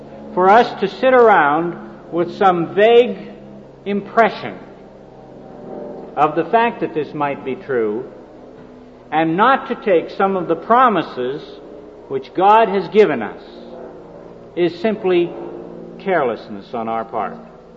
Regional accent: Seattle, Washington, United States; I was raised in Seattle. We lived in the country.

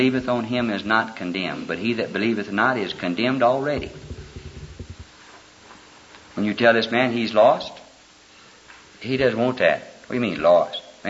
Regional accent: Alabama, United States; born there; If I'd have been born in Jersey, I would have probably had a Jersey accent. But I was born in Alabama.

